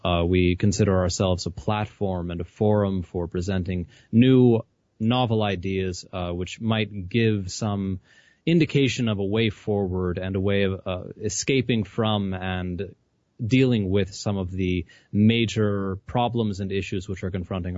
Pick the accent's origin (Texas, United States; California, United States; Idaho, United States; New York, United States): Idaho, United States; accent: American; moved away as an adult; So anyway, I'm American, clearly, as my accent well betrays. I'm from Idaho in the United States originally, and traveled around in the States for quite some time before deciding to get over here to Europe